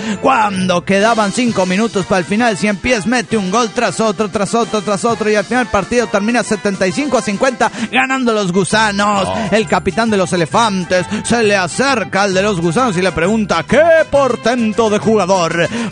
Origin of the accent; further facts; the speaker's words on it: Cali, Valle del Cauca, Colombia; de Cali, Colombia.